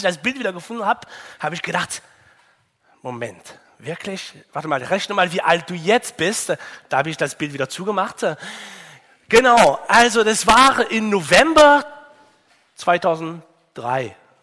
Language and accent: German; France; Als Franzose kann ich natürlich eine ganze Menge über romantische Beziehungen erzählen.